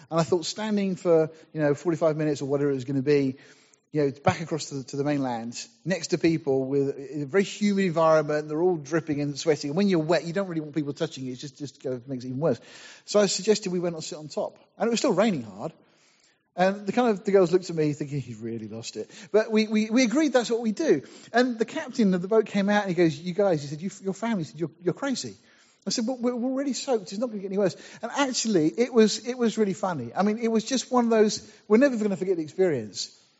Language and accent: English; United Kingdom; being British, of course, we didn't bother taking any raincoats or anything